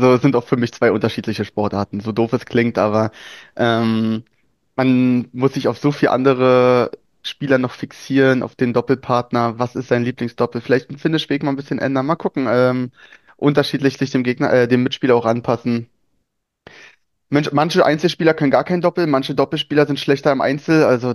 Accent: Brandenburg an der Havel, Brandenburg, Germany; Ich komme aus der Stadt Brandenburg im Land Brandenburg.

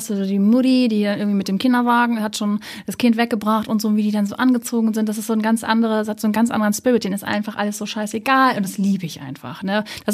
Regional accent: Hamburg, Germany; now in Berlin, Germany; ich komme ja auch aus Hamburg, das ist halt mega Kleinstadt, das ist auch ein bisschen mehr snobby und so.

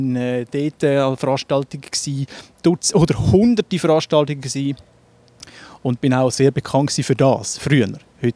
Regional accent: Zurich, Switzerland; ich bin im Zürich Oberland aufgewachsen, ich bin kein Stadtzürcher. Ich hoffe, das gehört mir nicht zu stark, aber ich habe lange in Zürich gearbeitet. Meine Jugend natürlich im Zürich Oberland verbracht, Hinwil, Wetzikon, dann aber auch im Unterland, Rümlang, Fellande etc.

